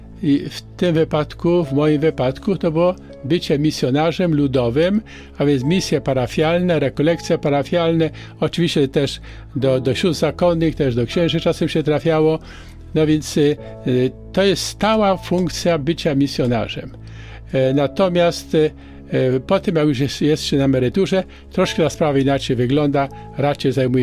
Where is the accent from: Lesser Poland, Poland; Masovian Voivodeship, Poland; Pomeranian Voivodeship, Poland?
Lesser Poland, Poland; a moja wioska jest tuż pod Tuchowem